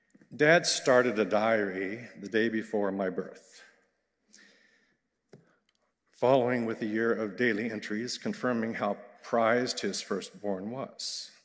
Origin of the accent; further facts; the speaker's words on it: Sapulpa, Oklahoma, United States; Many have heard me crow about how lucky growing up in Sepulpa was if you were a singer, instrumentalist, or dancer even in the 60s and 70s.